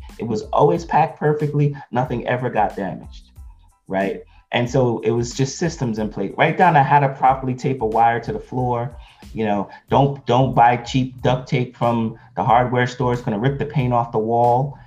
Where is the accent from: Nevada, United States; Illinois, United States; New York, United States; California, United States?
New York, United States; Now we were in Philadelphia. I'm from New York